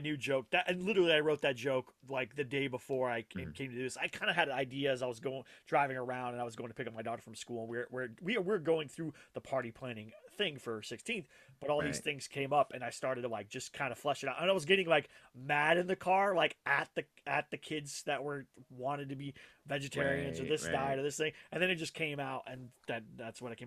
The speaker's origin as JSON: {"language": "English", "region": "Texas", "country": "United States", "said": "I'm from Central Texas, which is the barbecue capital of Texas."}